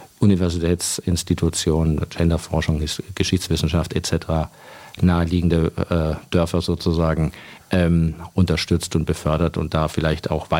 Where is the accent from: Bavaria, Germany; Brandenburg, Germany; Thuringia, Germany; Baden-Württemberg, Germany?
Bavaria, Germany; Bamberg; Ich komme aus Bamberg, genau.